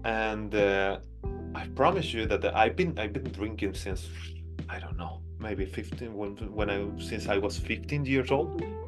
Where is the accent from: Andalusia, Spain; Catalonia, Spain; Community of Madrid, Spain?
Andalusia, Spain; now in Sweden; Well, I'm originally from Spain and I was working and studying and living in the city of Granada. I'm not originally from there, but very close to there.